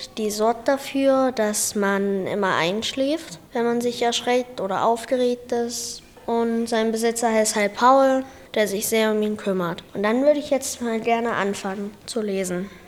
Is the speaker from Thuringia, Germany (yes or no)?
yes; Alach, Thuringia, Germany; ich komme aus Alach.